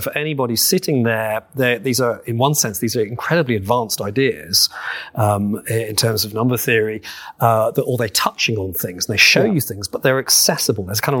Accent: London, United Kingdom; now in Bristol, United Kingdom; I grew up in London. I live in Bristol. I'm county next door. I live in Bristol.

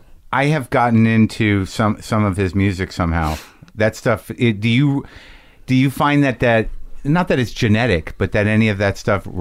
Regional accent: New Mexico, United States; I grew up in New Mexico and I've grown to like a lot of places that I've judged because they are unique.

